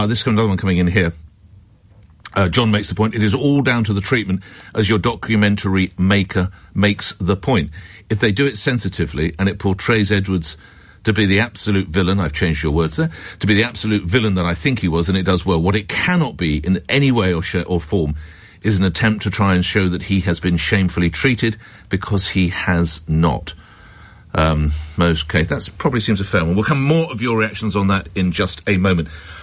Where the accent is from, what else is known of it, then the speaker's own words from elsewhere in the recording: Dartford, South East England, United Kingdom; I was born in Kent. I lived in Kent for many, many years. Further north than you, I was up. I had a house in near Borough Green, and I grew up in near Dartford, so the very north of the county.